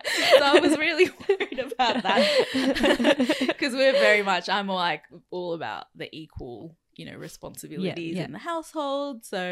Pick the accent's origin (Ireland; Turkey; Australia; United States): Australia; while I think I have a pretty strong like Japanese side, despite growing up in Australia